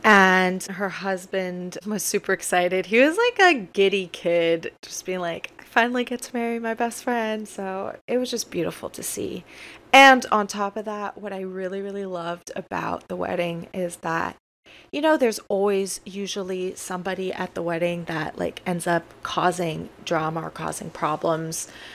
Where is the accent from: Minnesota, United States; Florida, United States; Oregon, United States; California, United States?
Florida, United States; it's kind of unfortunate because I grew up in Florida